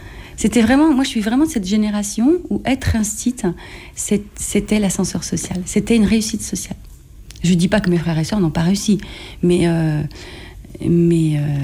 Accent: Rezé, Pays de la Loire, France; born there; En fait, je suis originaire de Rezé. Je suis née au Corbusier, à Rezé.

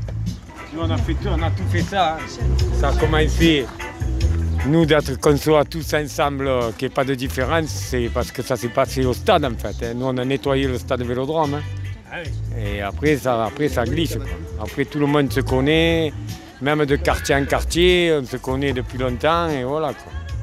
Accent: Marseille, Provence-Alpes-Côte d'Azur, France; born there; nous, on est nés à Marseille. Le soleil, la mer, ça nous a fait du bien.

